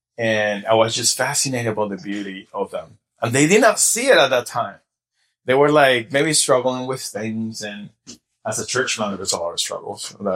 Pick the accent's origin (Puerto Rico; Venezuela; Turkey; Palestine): Venezuela; now in Denver, United States; I come from Denver. I'm from Venezuela, but I come from Denver with my wife.